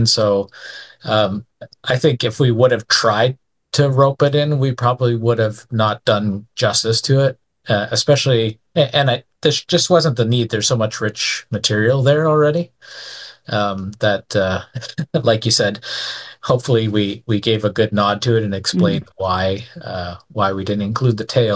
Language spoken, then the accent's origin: English; Canada; I am, yes.